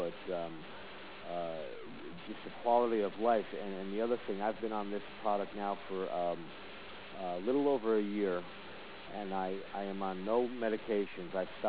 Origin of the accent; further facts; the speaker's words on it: New Jersey, United States; I am from New Jersey.